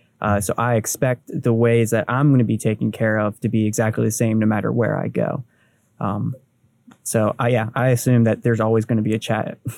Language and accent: English; South Carolina, United States; I'm from South Carolina. I just make up.